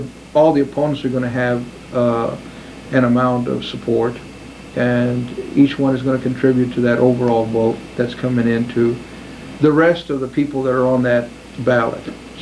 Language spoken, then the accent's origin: English; San Antonio, Texas, United States; because I'm from San Antonio, he's from San Antonio.